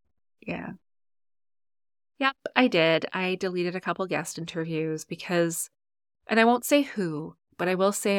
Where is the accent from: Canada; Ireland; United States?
Canada; Alberta; Obviously, BC, I live here. I grew up in Alberta. I visit Alberta regularly.